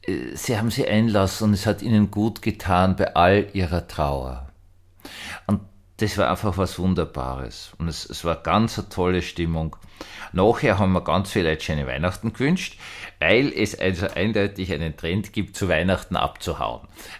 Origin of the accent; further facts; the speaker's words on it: Austria; Es war nicht so einfach als Österreicher im Ausland.